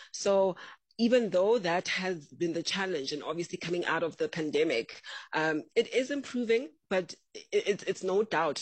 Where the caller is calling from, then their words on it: Johannesburg, Gauteng, South Africa; I'm saying hi from Windy Johannesburg, by the way.